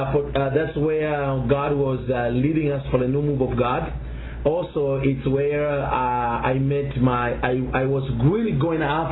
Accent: Zambia; now in South Africa; I'm originally from a country in Africa called Zambia, mm-hmm, which is in Central Africa, not very far from the South Africa. You know, and so that's where I was born. But in 1994, I moved to South Africa

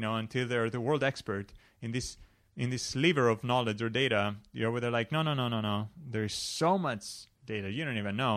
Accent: Greece; And even growing up in Greece, we would have to do like religion, like mm-hmm. as a subject

